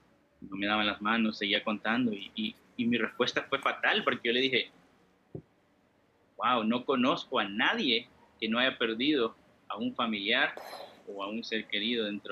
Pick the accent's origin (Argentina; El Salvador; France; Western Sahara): El Salvador; Fíjate que cuando yo salí de Siria una vez, salí, ¿no? A descansar, a regresar a El Salvador por 3 semanas y volví a ir a Siria.